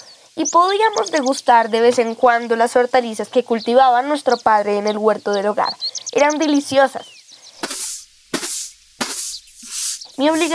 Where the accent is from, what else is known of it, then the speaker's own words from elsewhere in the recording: Villapinzón, Cundinamarca, Colombia; born there; Tengo 73 años y nací en Villa Pinzón en el año de 1950. Soy la mayor de 10 hermanos